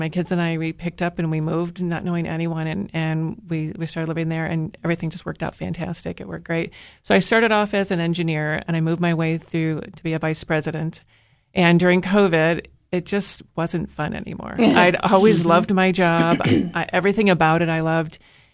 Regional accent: Michigan, United States; I grew up in Michigan, so that's where I was living.

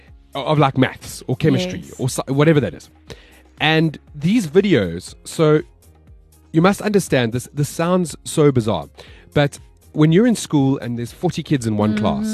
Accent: Johannesburg, Gauteng, South Africa; my hometown, Johannesburg

